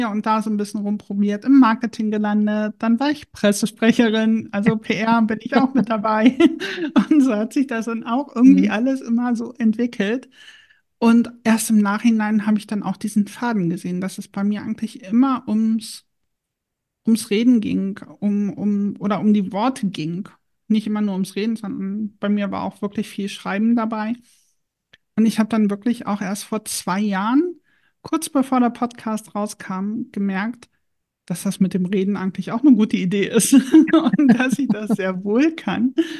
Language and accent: German; Harz, Germany; accent: Harz Low German; weil ich teilweise so ein bisschen Harzer Plattdeutsch gesprochen habe. Also ich bin gebürtig aus dem Harz und da waren halt ein paar Begriffe dabei, die nicht im Hochdeutschen existieren